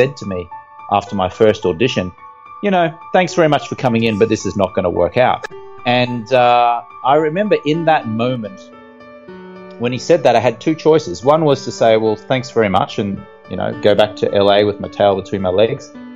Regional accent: Brisbane, Queensland, Australia; moved away as an adult; also born or lived in London; I grew up in Brisbane in Australia, and you know, I went to an all boys high school

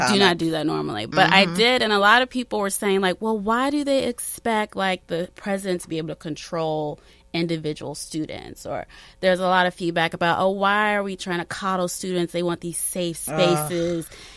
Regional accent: Maryland, United States; Like, I grew up in Prince George's County, along with Joy.

